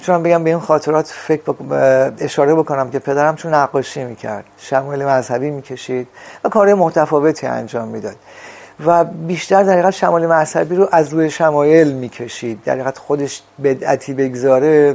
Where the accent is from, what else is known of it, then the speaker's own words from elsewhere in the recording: Semnan, Iran; born there; در سال 1334 در شهر سمنان به دنیا اومدم.